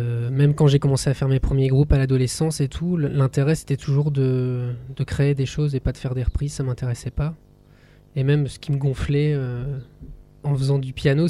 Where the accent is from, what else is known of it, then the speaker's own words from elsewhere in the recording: Calais, Hauts-de-France, France; now in Lille, France; Je suis un jeune homme de 27 ans qui habite Lille. Je suis originaire de Calais.